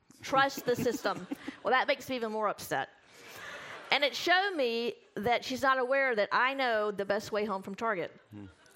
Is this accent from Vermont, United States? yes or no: no; Kentucky, United States; Dixie Highway, I mean, we are from the South, Kentucky.